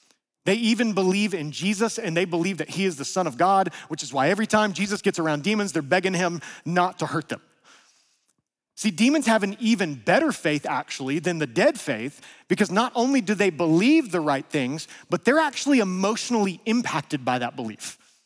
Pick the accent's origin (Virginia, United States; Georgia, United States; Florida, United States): Georgia, United States; And y'all, I've told you, I'm from North Georgia.